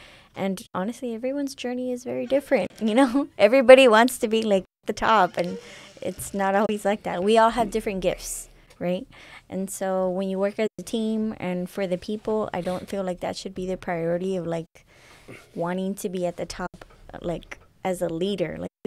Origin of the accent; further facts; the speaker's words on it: San Antonio, Texas, United States; also born or lived in Mexico; because I was born in Mexico, raised in San Antonio, but born in Mexico.